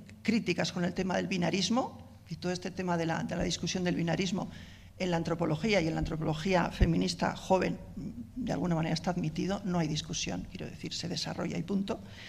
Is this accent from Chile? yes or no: no; Basque Country, Spain; nosotras que somos del País Vasco, pensamos muy localizadamente.